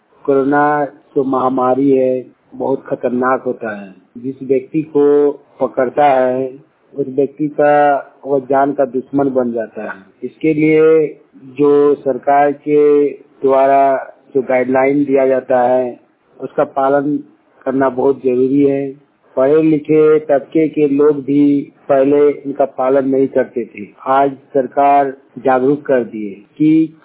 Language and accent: Hindi; Kasma, Jharkhand, India; ग्राम कसमा छत्तीस, पंचायत कसमा, जिला बोकारो, राज्य झारखंड का निवासी हूँ।